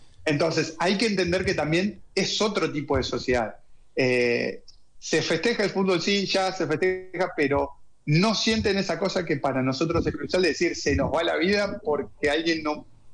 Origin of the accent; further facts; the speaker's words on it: Argentina; moved away; acá no se vive el fútbol como en Argentina. Y podemos buscar un montón de motivos por los cuales no se vive el fútbol en Argentina. Podemos hablar desde la excusa de lo pasionales que somos